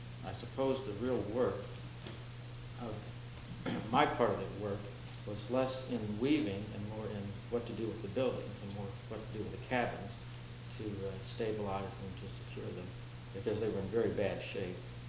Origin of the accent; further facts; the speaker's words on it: Kentucky, United States; Later on, when I graduated from high school and went away to the university to study architecture, I was away from Kentucky for about 15 years, living in other places and doing some traveling.